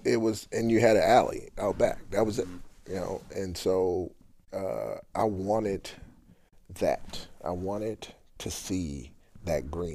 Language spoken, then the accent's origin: English; Baltimore, Maryland, United States; So I grew up in Baltimore, area called Park Heights. If you're familiar with the Preakness race.